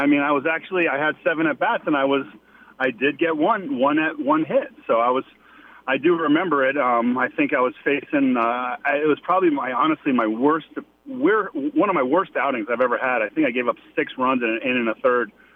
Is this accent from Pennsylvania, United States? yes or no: no; Rhode Island, United States; Listen, I grew up in Rhode Island, so I grew up a New England sports fan and everything